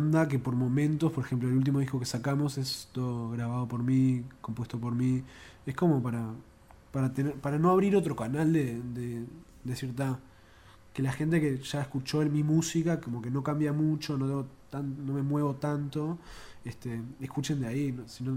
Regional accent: Carrasco Norte, Montevideo, Uruguay; Vivo en Carrasco Norte. Viví la mayor parte de mi vida ahí.

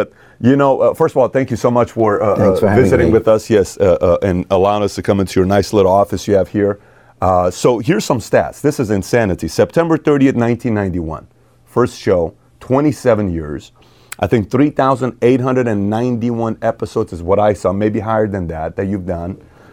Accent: Iran; English is a second language; also born or lived in Germany; now in United States; a refugee camp in Germany, prior to that, Iran. There was a show, for whatever reason, that's how I learned English, maybe.

